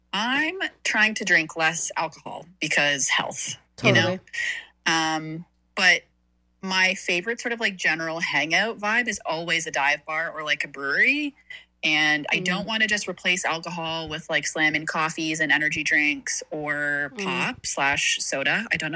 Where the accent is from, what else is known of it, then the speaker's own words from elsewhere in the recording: Toronto, Ontario, Canada; I'm from Toronto.